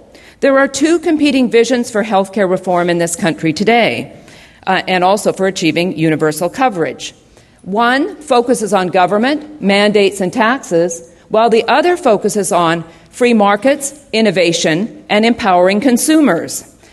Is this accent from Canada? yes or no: yes; Vancouver, British Columbia, Canada; I'm from Vancouver, Canada. I was home 3 years ago visiting my mom.